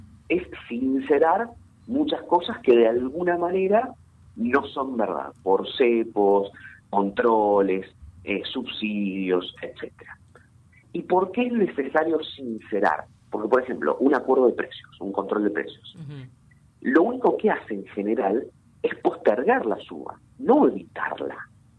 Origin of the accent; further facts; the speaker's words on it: Río Cuarto, Córdoba, Argentina; Más en el interior. Yo soy de Río Cuarto, ustedes son de Paraná, donde todos estos acuerdos de precios llegan muchísimo menos de lo que llegan a Buenos Aires.